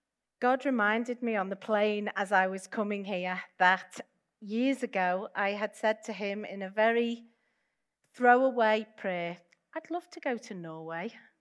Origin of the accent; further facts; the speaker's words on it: Liverpool, North West England, United Kingdom; This is a Chinese gate from Liverpool, my hometown. You may be able to hear the accent.